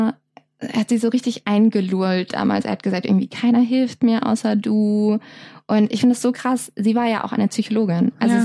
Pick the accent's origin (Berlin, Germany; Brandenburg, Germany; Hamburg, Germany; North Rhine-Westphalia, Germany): Hamburg, Germany; Ich komme nämlich aus der Nähe von Hamburg, wie wir schon vorhin erzählt haben.